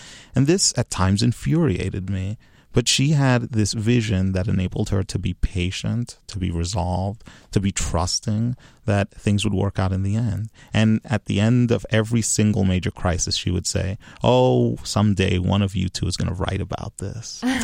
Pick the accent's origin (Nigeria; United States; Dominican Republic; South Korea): Dominican Republic; why is it that my home country receives scant attention in historical texts, in English historical texts? So now I spend a fair bit of time thinking about the Dominican Republic